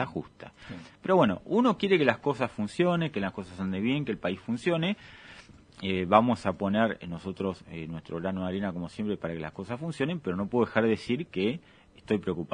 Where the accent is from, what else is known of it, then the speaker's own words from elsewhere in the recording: Buenos Aires Province, Argentina; nosotros somos bonaerenses